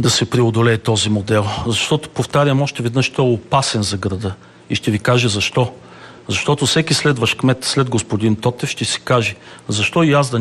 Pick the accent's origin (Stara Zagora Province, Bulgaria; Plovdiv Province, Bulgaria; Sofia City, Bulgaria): Plovdiv Province, Bulgaria; Plovdiv; Ами вижте, всички ние сме пловдивчани. И всички ние милеем за града си.